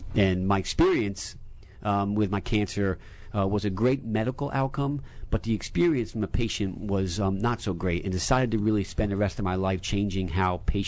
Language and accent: English; Newburgh, New York, United States; also born or lived in Poughkeepsie; I grew up in New York, in the Hudson Valley, in Newburgh, New York, and Poughkeepsie, and I'm the middle of five children spread over 7 years.